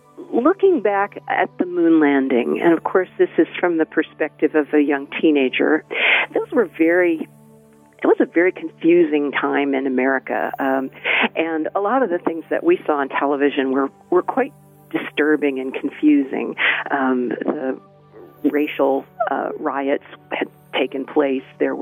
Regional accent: United States; I was really feeling proud as an American. I was happy to be back in my own country

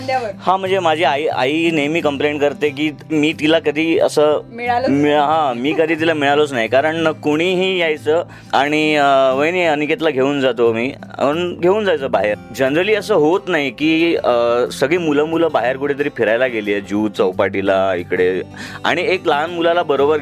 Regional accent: Mumbai, Maharashtra, India; also born or lived in Ahmedabad; जन्म झाला अहमदाबादला, कारण माझ्या आईच्या वडिलांची आजोबांची ट्रान्सफर त्यावेळेस अहमदाबाद, त्यामुळे कोइन्सिडेंटली माझा जन्म फक्त अहमदाबादला झाला, पण मी 3 दिवसातच मुंबईला परत आलो।

